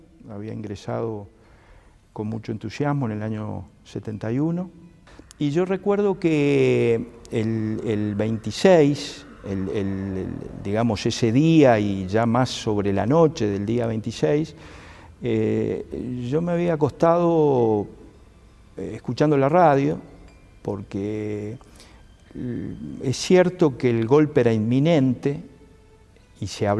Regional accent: Uruguay; como muchos uruguayos, digamos, en esa noche de vigilia hicimos

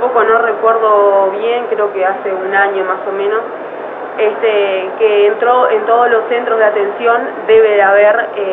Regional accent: Salto, Uruguay; En realidad yo soy del interior, soy de Salto.

